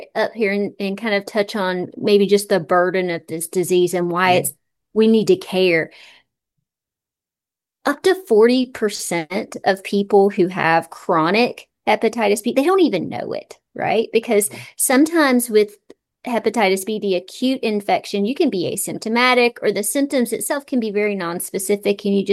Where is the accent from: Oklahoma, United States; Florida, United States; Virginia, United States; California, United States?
Virginia, United States; I grew up in Southwest Virginia